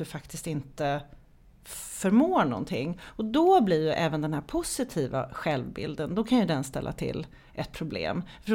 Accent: Sweden; born there; eftersom jag är född i Sverige så. Eftersom jag hade föräldrar som var medelklass så.

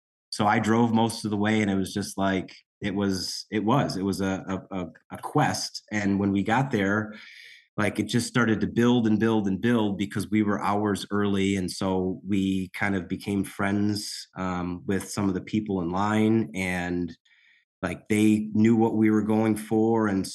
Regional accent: Chicago, Illinois, United States; we're from Chicago.

